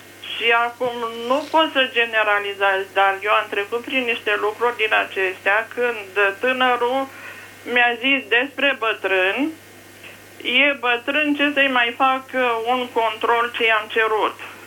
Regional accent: Bucharest, Romania; din București.

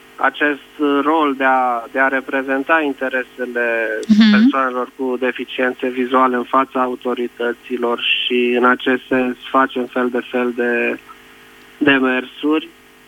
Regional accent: Brașov, Brașov County, Romania; Și la Brașov, de unde sunt eu, s-a început și partea de accesibilizare.

